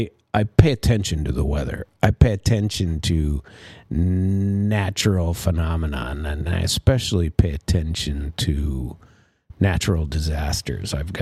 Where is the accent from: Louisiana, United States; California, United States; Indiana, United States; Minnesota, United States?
Minnesota, United States; I grew up in Minnesota, for God's sake.